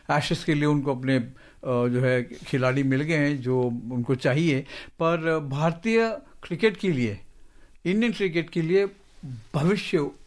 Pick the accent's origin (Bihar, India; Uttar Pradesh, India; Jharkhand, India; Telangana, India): Telangana, India; Hyderabad; मैं भी हैदराबाद से हूँ तो इसलिए थोड़ा सा सॉफ्ट कर रहा